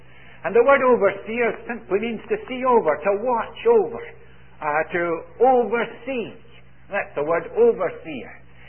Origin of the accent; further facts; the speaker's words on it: Toronto, Ontario, Canada; I come from Toronto.